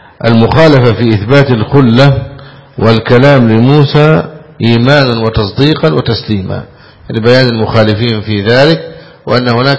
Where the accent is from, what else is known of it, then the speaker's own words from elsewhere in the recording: Egypt; هذا منظر من منظر الجهاد في بلدنا مصر